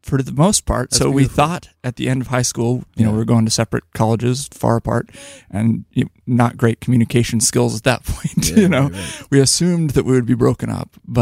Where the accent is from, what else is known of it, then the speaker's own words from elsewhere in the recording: California, United States; I grew up in a tiny little town in Northern California.